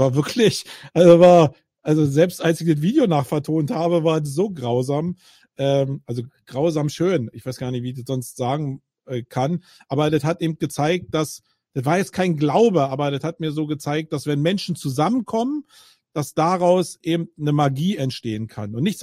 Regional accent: Berlin, Germany; ich bin Berliner

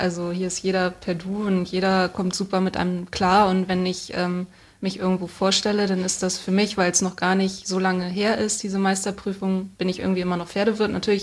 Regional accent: Schleswig-Holstein, Germany; Und ich komme aus Schleswig-Holstein und Schleswig-Holstein hat gar kein Landgestüt mehr, schon seit vielen Jahren.

